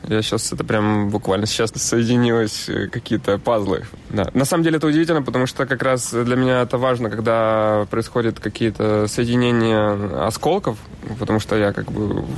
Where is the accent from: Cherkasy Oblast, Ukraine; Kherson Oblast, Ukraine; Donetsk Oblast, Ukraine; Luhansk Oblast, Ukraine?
Cherkasy Oblast, Ukraine; Cherkasy; moved away as an adult; also born or lived in Kyiv; now in Moscow, Russia; Да, я из Украины. Я родился в городе Черкассы, но жил в Москве, в Киеве, учился в академии, потом немножко в Могилянке. И потом я уехал в Москву